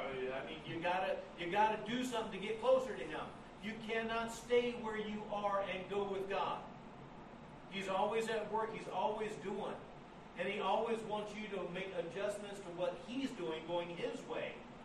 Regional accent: the South, United States; now in New York, United States; I was raised in the South. I'm used to sweating year round.

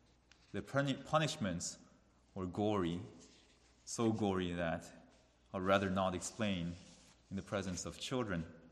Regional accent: South Korea; I come from South Korea, just like your own minister, which is right next to North Korea.

